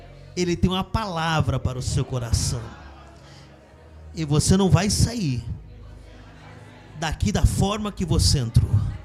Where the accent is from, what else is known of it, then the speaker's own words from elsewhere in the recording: Guarulhos, São Paulo, Brazil; Eu venho lá de Guarulhos, sou lá da capital de São Paulo, de Guarulhos.